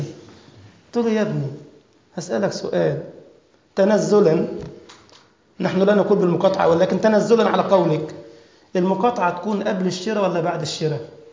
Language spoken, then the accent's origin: Arabic; Egypt; عندنا في مصر انت عارف الموالد والكلام ده كله